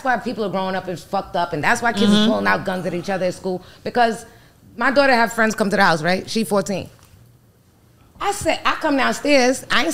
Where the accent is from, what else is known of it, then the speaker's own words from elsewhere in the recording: New York, United States; When I was growing up in New York, like, I was all kind of shit.